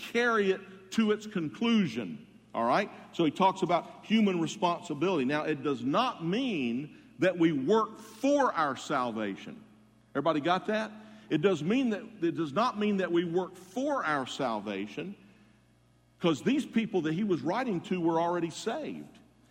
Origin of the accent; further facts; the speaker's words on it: Jacksonville, Florida, United States; my very first class at UF when I came here from Jacksonville as a freshman was in Norman Hall